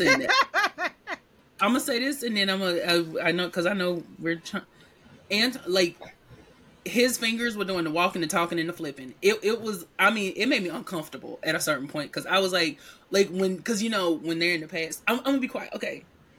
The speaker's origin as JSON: {"language": "English", "region": "Louisiana", "country": "United States", "said": "I'm from Louisiana."}